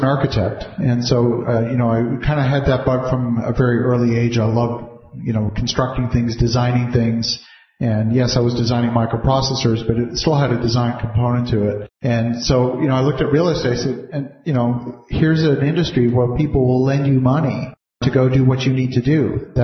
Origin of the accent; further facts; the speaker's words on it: Canada; for me as a Canadian investing in the U.S.